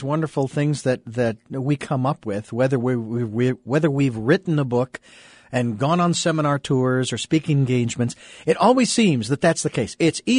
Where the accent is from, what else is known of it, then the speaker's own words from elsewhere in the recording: Phoenix, Arizona, United States; I was born and raised in Phoenix, and I know where Sedona is, and I've been there many times.